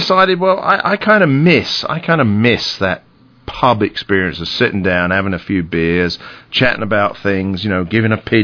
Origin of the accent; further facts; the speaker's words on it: England, United Kingdom; moved away as an adult; now in United States; originally from England. I came over here in 1980, so I've actually been living longer in the United States than I have been living in England, which, if you figure that out, I came over when I was 25